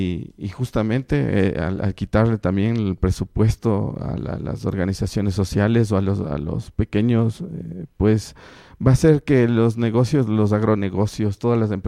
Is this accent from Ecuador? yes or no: yes; Ecuador; creo que como ecuatorianos, o sea, debemos pensarlo y volverlo a pensar